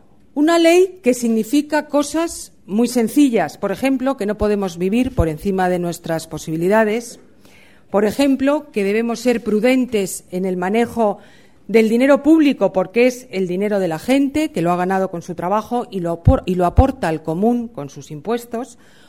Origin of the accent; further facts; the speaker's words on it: Spain; Madrid puede y quiere estar a la vanguardia de la salida de la crisis que todos como españoles deseamos.